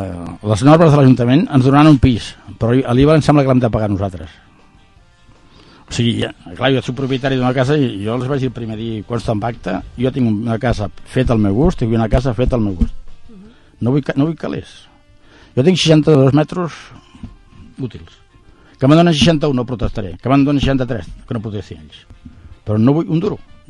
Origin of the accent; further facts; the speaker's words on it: Mediona, Catalonia, Spain; a mi jubilat vull anar a Mediona a viure a casa, allà al meu poble